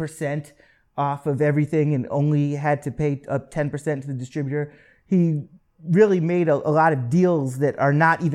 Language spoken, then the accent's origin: English; Sterling, Massachusetts, United States; No, I'm from Massachusetts. Okay. Born and raised in North Central Mass, very small town called Sterling, Massachusetts